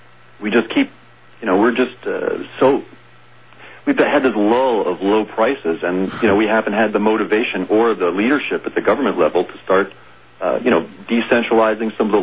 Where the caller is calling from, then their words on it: South Bend, Indiana, United States; I'm calling from South Bend, Indiana.